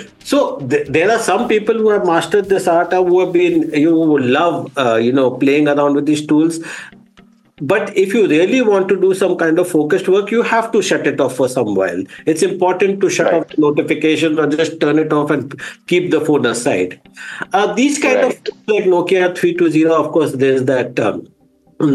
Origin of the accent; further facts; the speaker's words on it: India; See, being an Indian, obviously, I'm a techno-optimist. I'm bullish about the prospects of India.